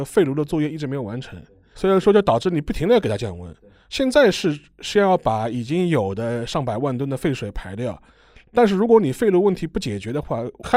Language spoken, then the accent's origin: Chinese; China; 我们中国人思路或者是韩国人思路